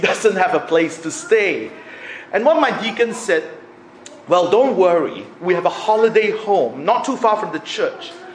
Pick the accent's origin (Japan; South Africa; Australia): Australia; also born or lived in United States; being an Australian, if you've lived in the U.S., you know, if you're an Australian without any credit history, American credit history, many people will not rent you their homes